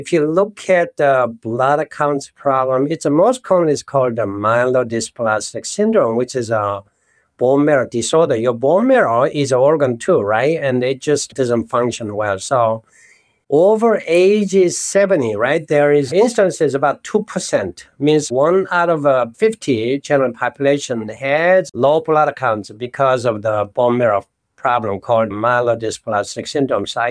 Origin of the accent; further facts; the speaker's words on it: South Korea; moved away; I grew up in South Korea, right?